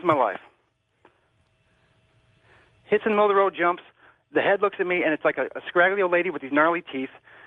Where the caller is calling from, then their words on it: South Bend, Indiana, United States; calling from South Bend, Indiana.